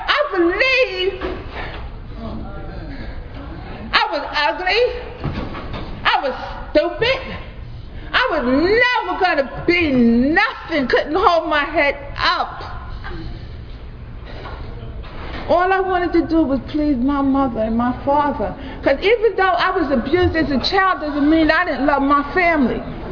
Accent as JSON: {"language": "English", "town": "Brooklyn", "region": "New York", "country": "United States", "tie": "born or raised there", "also_born_or_lived": "Darlington, South Carolina / Manhattan", "said": "because I'm originally from Darlington, South Carolina. However, I was raised in Brooklyn and in Manhattan."}